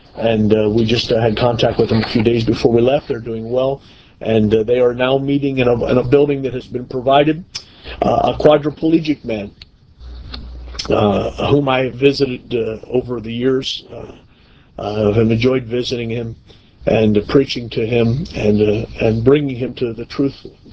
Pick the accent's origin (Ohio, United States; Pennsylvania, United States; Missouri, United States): Pennsylvania, United States; Pottsville; also born or lived in Middletown / Hershey / Hummelstown; I was born and raised in Pottsville, Pennsylvania, grew up in the Middletown, Hershey, Hummelstown area.